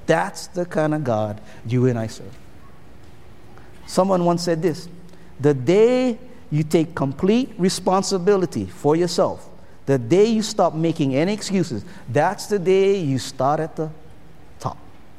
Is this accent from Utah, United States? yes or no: no; Honolulu, Hawaii, United States; I grew up in Kalihi, Palama, right down the road, kind of close to this place.